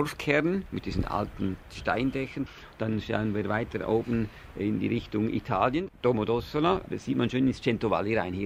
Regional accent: Zurich, Switzerland; Der Name ist von meiner Mutter her, also mein Vater war Deutschschweizer. Und ich bin ja geboren und aufgewachsen in Zürich.

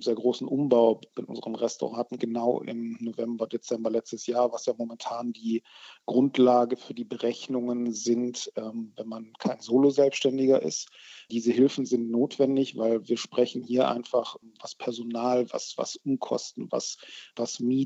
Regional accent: South Germany, Germany; wir kommen beide aus Süddeutschland, Christoph und ich

